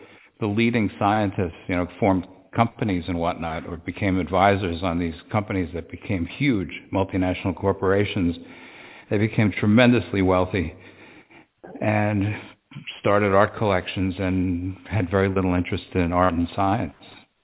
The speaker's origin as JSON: {"language": "English", "region": "New York", "country": "United States", "tie": "born or raised there", "also_born_or_lived": "Germany", "said": "And at the time, I was coming over from Germany back to my native New York, and I was interested in a kind of America project."}